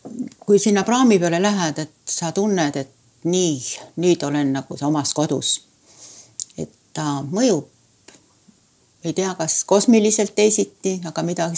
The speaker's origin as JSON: {"language": "Estonian", "region": "Saare County", "country": "Estonia", "said": "aga ma olen saarlane, mast ja siis, aga sa oled ka eestlane"}